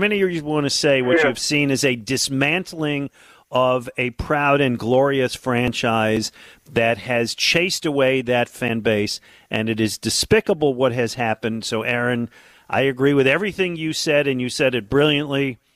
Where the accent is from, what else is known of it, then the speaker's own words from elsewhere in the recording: Buffalo, New York, United States; I grew up in Buffalo.